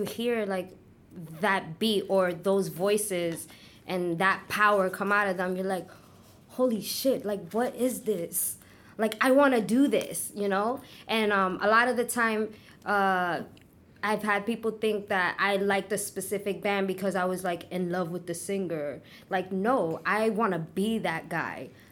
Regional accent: Brooklyn, New York, United States; So I was born and raised in Brooklyn. I was living in East New York, but I was going to school in Bushwick for my entire life. So I spent most of my life in Bushwick.

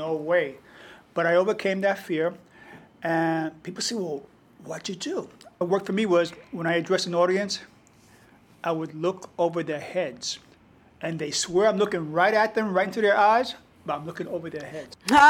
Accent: Bronx, New York, United States; I grew up in the Melrose Projects.

